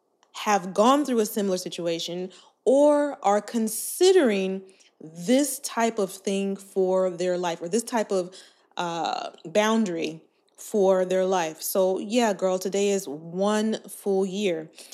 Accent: Inglewood, California, United States; born and raised in Inglewood, 310, whoop, whoop, okay, California

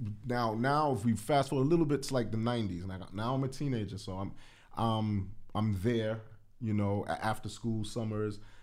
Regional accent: Bronx, New York, United States; And, but growing up in the Bronx, it was such a contrast. I mean, this is the 80s now, right?

